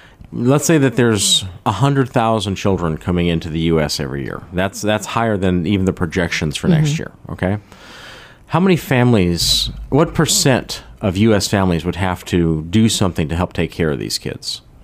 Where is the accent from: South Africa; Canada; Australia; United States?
United States; I think that's a hard topic to pin down as an American